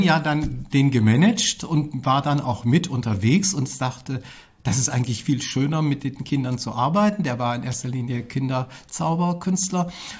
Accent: Fulda, Hesse, Germany; born there; ich bin Fulda Rucksack, bin eine Hausgeburt in der schönsten Gegend von Fulda, in der Marienstraße Nummer 1, in einer großen Herrschaftsvilla bin ich geboren.

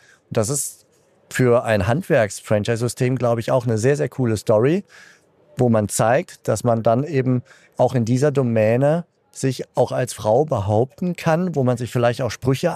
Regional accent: Cologne, North Rhine-Westphalia, Germany; wir als Kölsche

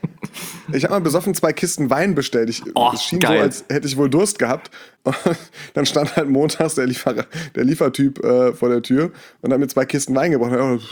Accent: Mainz, Rhineland-Palatinate, Germany; ich bin zwar Mainzer, aber bei uns sagt man Hilau.

